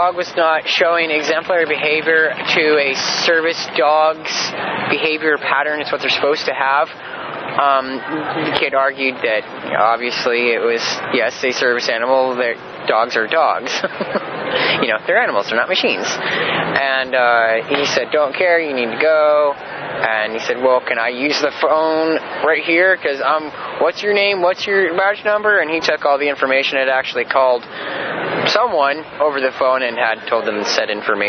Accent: Dublin, Leinster, Ireland; Originally, East Dublin, Ireland, but we're out of Eugene, Oregon for the past couple of months.

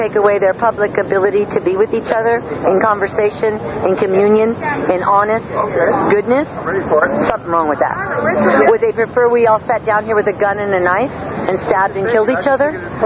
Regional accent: Santa Cruz, California, United States; I am from Santa Cruz, California. I've lived here for 15 years, and I was raised there.

